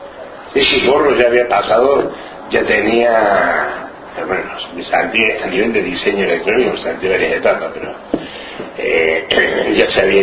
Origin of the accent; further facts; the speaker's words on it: Córdoba, Argentina; born there; En Córdoba, sí, yo nací en Córdoba.